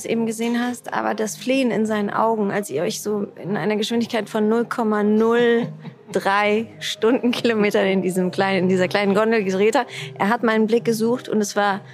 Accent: Siegen, North Rhine-Westphalia, Germany; ich komme ja auch aus Siegen, 2-mal im Jahr gab es eine Woche Kirmes, das Größte.

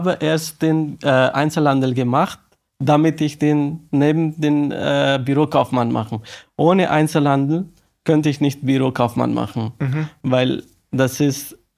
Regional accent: Afghanistan; now in Austria; ich bin 40 Jahre alt. Ursprünglich komme ich aus Afghanistan, lebe ich über 20 Jahre in Österreich

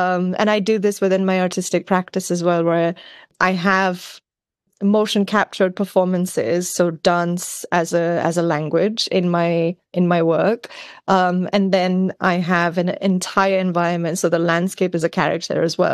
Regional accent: India; You know, I grew up in India, and the ways in which storytelling kind of moves through our culture is very different.

